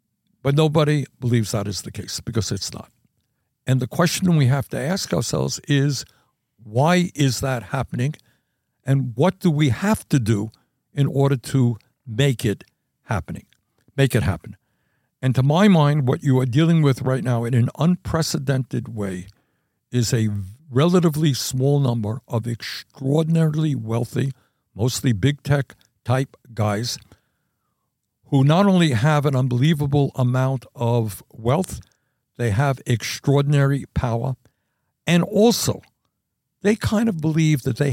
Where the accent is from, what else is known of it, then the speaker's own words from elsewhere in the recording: New York City, New York, United States; My brother is 7 years older than I. We grew up here in New York City, Brooklyn.